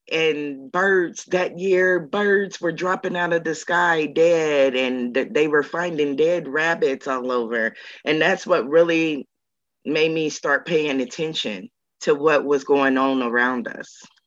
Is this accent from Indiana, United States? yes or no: yes; Indiana, United States; We're from Southern Indiana. We live by a levee.